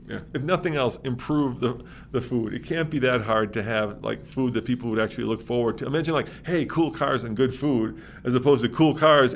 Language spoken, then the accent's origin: English; Chicago, Illinois, United States; Sorry, Chicago. You're my hometown.